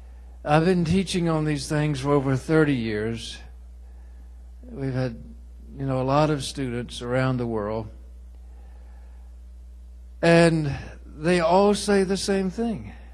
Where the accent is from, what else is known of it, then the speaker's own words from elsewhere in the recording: Texas, United States; Of course, I'm from Texas.